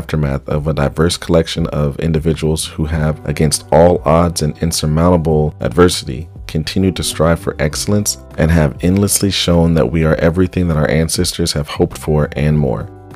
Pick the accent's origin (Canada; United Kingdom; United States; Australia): United States; Kansas; Growing up in Kansas in a largely white community, it wasn't something that we really ever discussed.